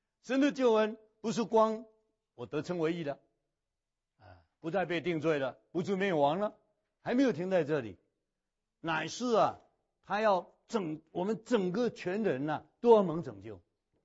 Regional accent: China; 所以我们中国人懂属灵的事，你不要以为我们中国人不信神

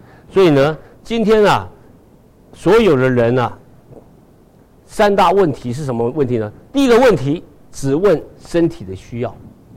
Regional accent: China; now in United States; 说起吃，我们来到美国就发现，我们中国人吃的本事可比这些美国人高明太多了。

